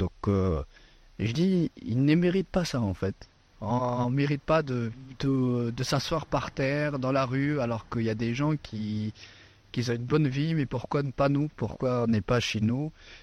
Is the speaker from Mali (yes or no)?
no; Afghanistan; first language Persian; French is a second language; now in France; de mon pays d'origine, de l'Afghanistan